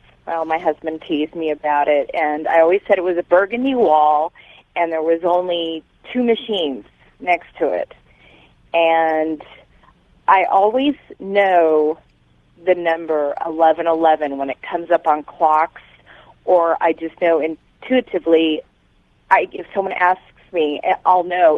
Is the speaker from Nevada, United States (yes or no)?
yes; Las Vegas, Nevada, United States; I'm from Las Vegas, Nevada